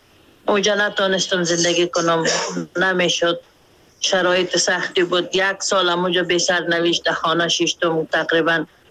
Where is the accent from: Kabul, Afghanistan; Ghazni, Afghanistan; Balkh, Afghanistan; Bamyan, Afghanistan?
Balkh, Afghanistan; Mazar-i-Sharif; now in Pakistan; در یک مشکلاتی من برآمدم از مزار شریف